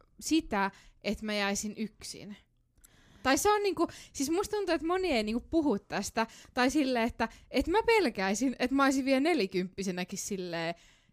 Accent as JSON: {"language": "Finnish", "town": "Jyväskylä", "region": "Central Finland", "country": "Finland", "said": "Mäkin olen niinku Jyväskylästä"}